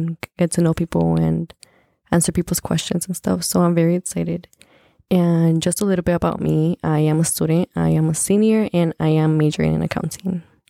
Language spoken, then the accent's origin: English; Milwaukee, Wisconsin, United States; I'm actually from Milwaukee, so vengo desde allá, and I come here